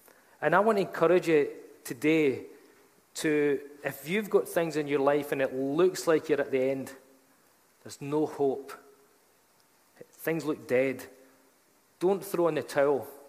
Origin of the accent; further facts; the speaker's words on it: Dumfries, Scotland, United Kingdom; I was brought up in Dumfries